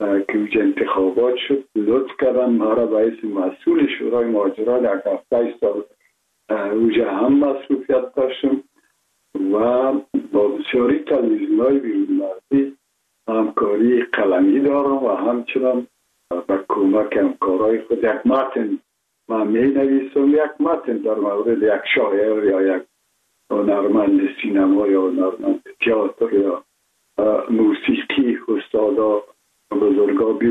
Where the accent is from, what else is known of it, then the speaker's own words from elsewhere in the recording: Kabul, Afghanistan; من متولد شهر کابل هستم، هستم تاجک و از شهر کولی کابل که از پدر از کابل هستم.